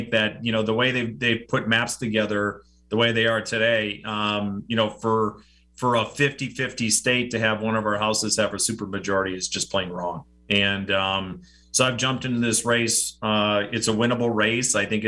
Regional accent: Brown Deer, Wisconsin, United States; So, and I grew up in Brown Deer. So, and after high school, I went out to Madison for a couple of years.

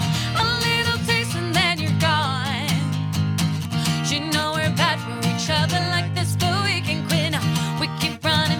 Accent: Sweden; now in Green Bay, United States; I'm from Sweden originally.

